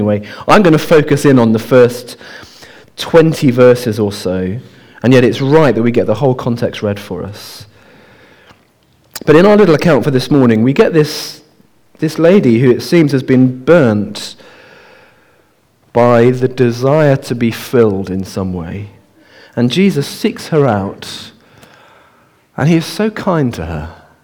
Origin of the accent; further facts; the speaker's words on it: Oxford, South East England, United Kingdom; I should have said, I was born in Oxford, so I'm a local boy who's come back